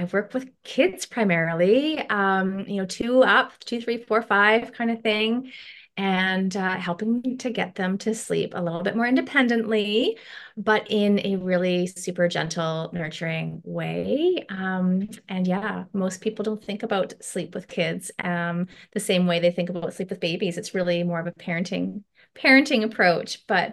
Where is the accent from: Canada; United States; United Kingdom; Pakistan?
Canada; I'm a Canadian and a twin mama.